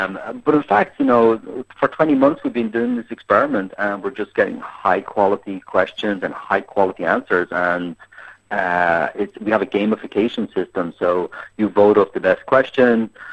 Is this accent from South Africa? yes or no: no; Ireland; I am Irish